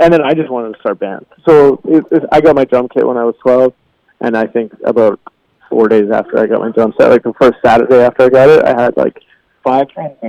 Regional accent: Winnipeg, Manitoba, Canada; also born or lived in Toronto; I grew up in Winnipeg and I lived in Toronto for 10 years, and I moved back to Winnipeg right after we finished making Searching for Zero.

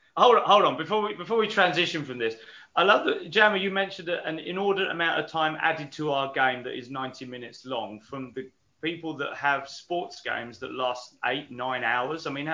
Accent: England, United Kingdom; I think it's the basketball for me as an English guy.

